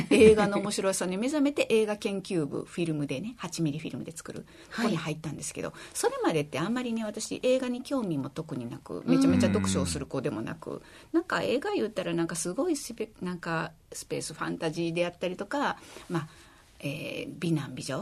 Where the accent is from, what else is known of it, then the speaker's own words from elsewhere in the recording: Nara, Japan; now in Osaka, Japan; まあ、ベースなんか奈良出身なんですけど、今やもう大阪のおばちゃん歴の方が長いんで